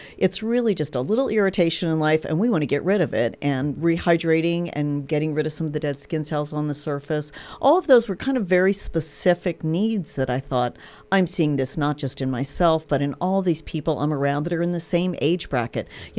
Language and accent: English; East Coast, United States; now in Ozarks, United States; I grew up on the East Coast and did a lot of the work that I did for other companies out in the Los Angeles area.